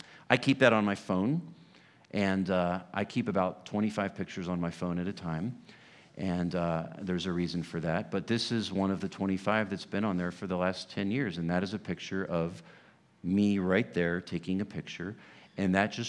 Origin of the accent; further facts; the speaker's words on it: Fort Knox, Kentucky, United States; born there; This is the birth papers from when I was born in Fort Knox, Kentucky in 1972.